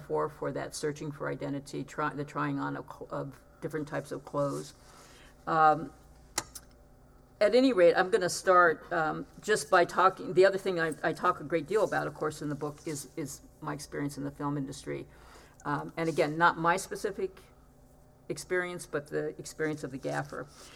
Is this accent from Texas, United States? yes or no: no; California, United States; a lot of people ask me what growing up in California was like.